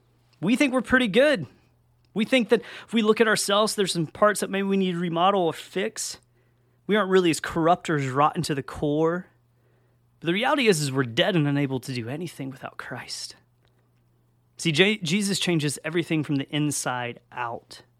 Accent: Georgia, United States; I'm from Southwest Georgia, and so better or worse, tornadoes are kind of part of life.

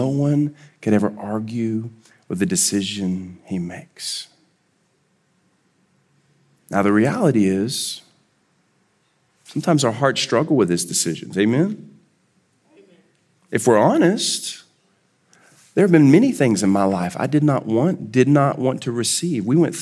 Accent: Houston, Texas, United States; moved away as an adult; my wife and I moved here from Houston. I spent the first 40 years of my life in Houston, and Houston is a massive city. It's the third largest city in America, 140 nations represented

